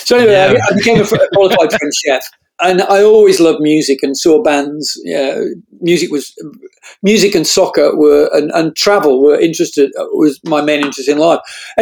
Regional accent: Sheffield, Yorkshire and the Humber, United Kingdom; So I'm from Sheffield, north of England, and I academically just inept.

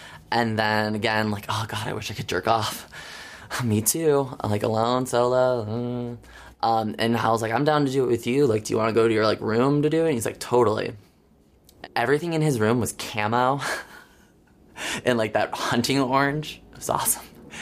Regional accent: Jackson, Michigan, United States; I am from Jackson, Michigan, about 70 miles west of Detroit.

